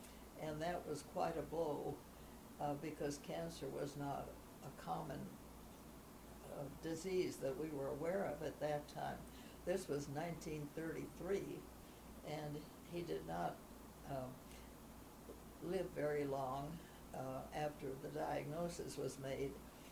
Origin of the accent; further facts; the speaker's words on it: Hazel Run, Minnesota, United States; born there; And so my parents lived in a little village in Minnesota called Hazel Run. It was in Yellow Medicine County. The county seat was Granite Falls.